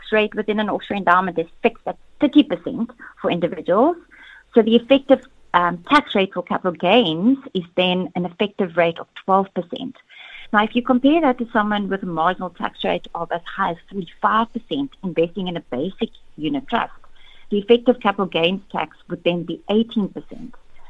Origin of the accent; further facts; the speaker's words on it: South Africa; So you're utilizing those offshore allowances that we as South African investors get on an annual basis.